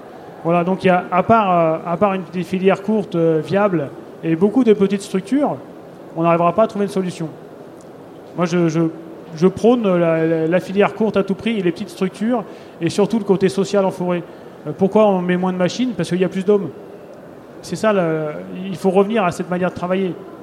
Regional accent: Auvergne-Rhône-Alpes, France; Et là, chez nous, en Ardèche, on a énormément de petites parcelles. C'est très morcelé, c'est très accidenté.

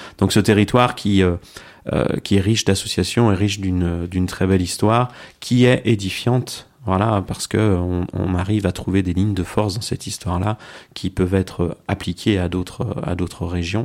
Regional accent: Lyon, Auvergne-Rhône-Alpes, France; Non, moi, je suis lyonnais, voilà.

